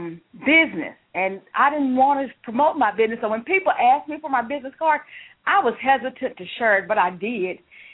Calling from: Dallas, Texas, United States; I'm calling from Dallas, Texas.

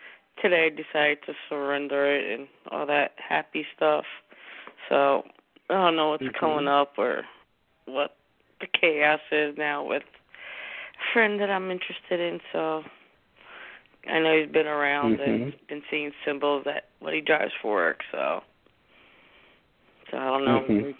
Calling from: New Jersey, United States; Hi, New Jersey

